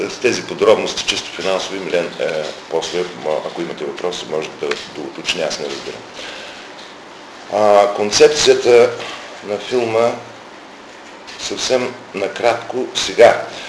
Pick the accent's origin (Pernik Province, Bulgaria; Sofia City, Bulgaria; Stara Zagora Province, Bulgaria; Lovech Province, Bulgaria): Stara Zagora Province, Bulgaria; Stara Zagora; тъй като сме старозагорци, тъй като Берое за мен е моето детство